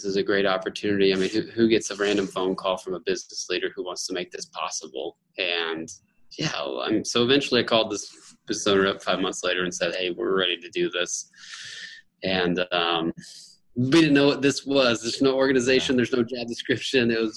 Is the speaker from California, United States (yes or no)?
no; Indianapolis, Indiana, United States; also born or lived in Evansville; And I grew up in Indianapolis, on the north side of Indianapolis. And I finished high school here in Evansville.